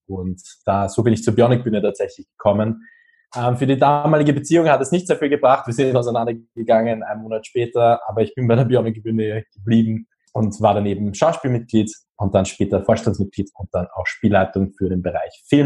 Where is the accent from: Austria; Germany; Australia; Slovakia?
Austria; Ich bin 24 und komme aus Österreich.